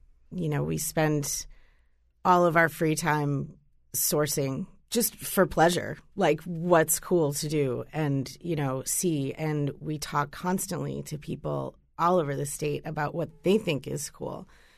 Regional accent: Boston, Massachusetts, United States; So I'm originally from Boston. And I've been here, I guess, maybe about 8 years or so.

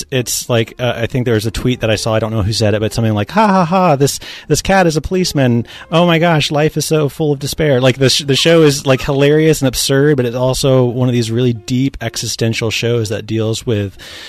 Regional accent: Florida, United States; I'm from Florida, and in advance of Irma

